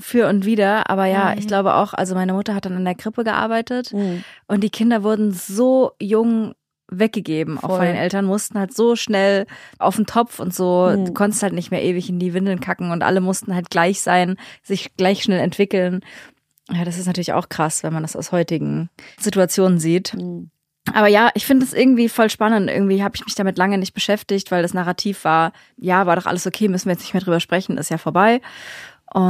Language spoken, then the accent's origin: German; Germany; born there; ich bin in der DDR geboren, war dann ein Jahr noch und dann kam die Wende.